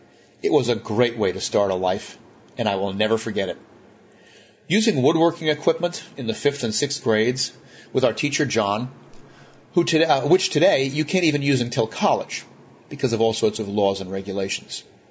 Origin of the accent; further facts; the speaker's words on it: New York City, New York, United States; While growing up in New York City, I attended the Walden School, William J. O'Shea Junior High